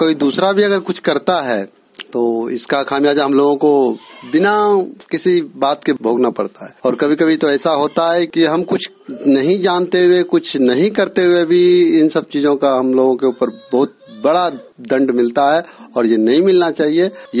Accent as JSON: {"language": "Hindi", "town": "Katariya", "country": "India", "said": "और मैं कटरिया ग्राम का निवासी हूँ और मैं गुजरात राज्य में काम करता हूँ।"}